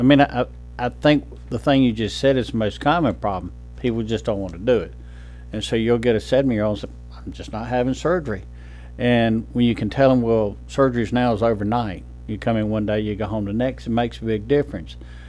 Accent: North Carolina, United States; moved away as an adult; also born or lived in Mississippi; So I started in North Carolina. I'm originally from North Carolina. Trained at North Carolina State and went to Wake Forest Medical School. And then since 1990, I've been a Mississippian.

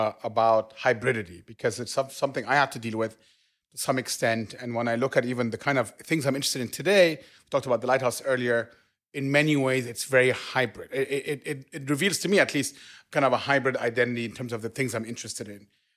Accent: Cairo, Cairo Governorate, Egypt; I grew up in Cairo all my life, and I still don't know today if I'd want to live there.

